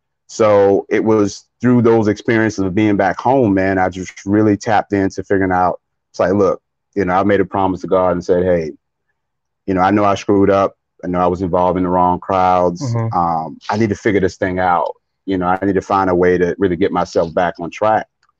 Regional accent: St. Matthews, United States; Yeah, I'm from St. Matthews.

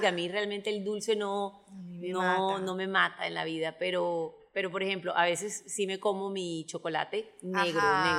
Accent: Caribbean coast, Colombia; como buena costeña.

